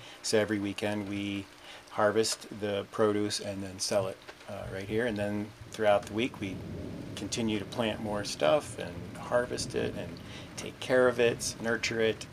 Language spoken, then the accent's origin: English; Pennsylvania, United States; I'm originally from Pennsylvania, southwestern Pennsylvania.